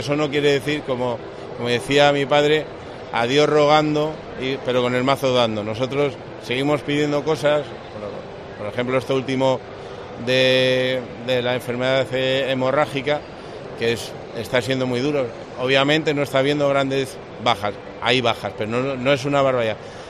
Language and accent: Spanish; Castile and León, Spain; now in Extremadura, Spain; porque yo soy salmantino y de familia ganadera salmantina